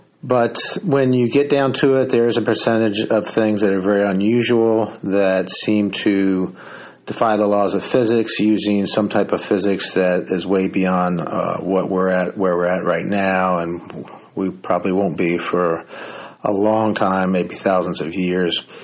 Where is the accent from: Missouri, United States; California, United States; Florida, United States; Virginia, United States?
Virginia, United States; Richmond; I am the chief field investigator for MUFON in the state of Virginia, and I am originally from Richmond, Virginia.